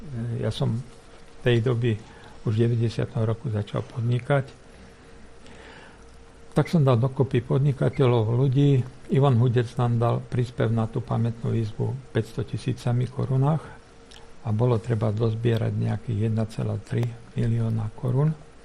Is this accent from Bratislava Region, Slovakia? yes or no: no; Žitná-Radiša, Trenčín Region, Slovakia; born there; also born or lived in Uhrovec; Narodil som sa v Žitnej Radiši, to je pri Uhrovci. Potom som stárnutím mojim prešiel do Uhrovca bývať, kde bývam do dnešného dňa.